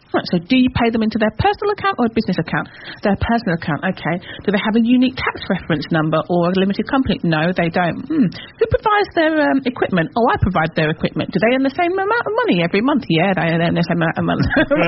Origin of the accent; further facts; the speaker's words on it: Wolverhampton, West Midlands, United Kingdom; now in Kent, United Kingdom; But I am originally from Wolverhampton, which is why I do say things like glass and not glass, because there's no R in there.